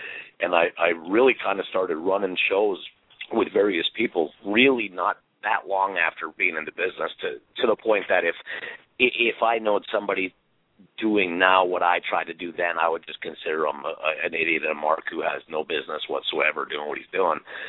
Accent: Midwest, United States; very southern based, even though I grew up in the Midwest.

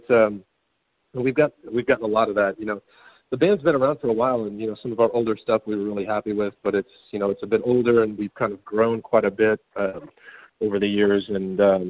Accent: Illinois, United States; also born or lived in Tulsa; I spent about 8 years there after college. I'm originally from Illinois, and had come to Oklahoma in the early 2000s

